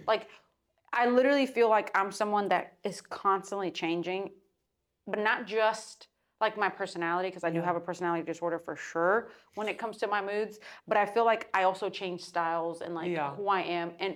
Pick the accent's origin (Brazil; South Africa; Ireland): Brazil; English is a second language; now in United States; Because obviously growing up in Brazil, like I had an amazing childhood